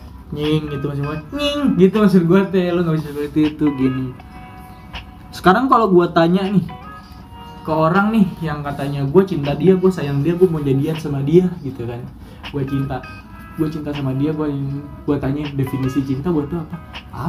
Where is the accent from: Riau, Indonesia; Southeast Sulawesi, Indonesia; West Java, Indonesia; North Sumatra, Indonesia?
West Java, Indonesia; Bogor; Apalagi kita kasih tau kalau kita orang Bogor.